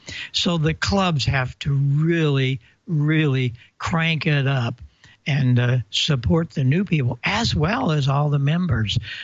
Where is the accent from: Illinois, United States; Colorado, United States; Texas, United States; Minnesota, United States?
Illinois, United States; Marissa; I came back on the air in 76 in Marissa, Illinois, my hometown.